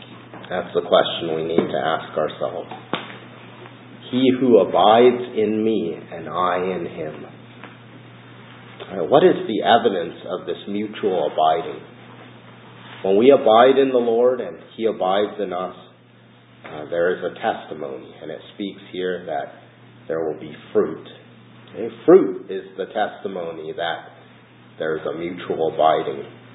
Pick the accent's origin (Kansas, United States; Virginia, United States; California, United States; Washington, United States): Washington, United States; That's like my home state of Washington.